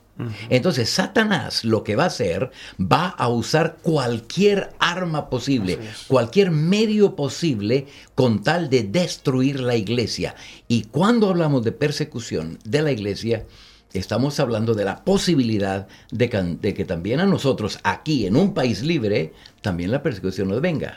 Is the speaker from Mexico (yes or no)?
yes; Mexico; Yo soy mexicano y ya con 47, casi 48 años en el ministerio.